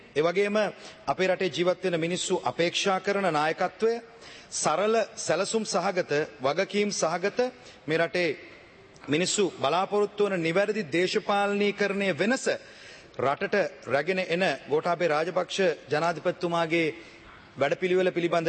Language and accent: Sinhala; Anuradhapura, North Central Province, Sri Lanka; මම ලංකාවේ ජනප්‍රිය දක්ෂ රංගන ශිල්පියෙක් වුණාට මගේ ගම දුෂ්කර අනුරාධපුර ප්‍රදේශය